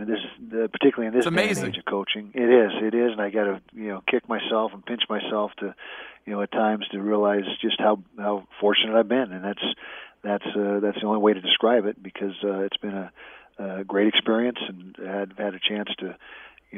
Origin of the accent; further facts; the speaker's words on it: Intermountain West, United States; also born or lived in California; I was born in California, but moved up here in eighth grade and have been, pretty much in the Intermountain area ever since, with a few exceptions here and there.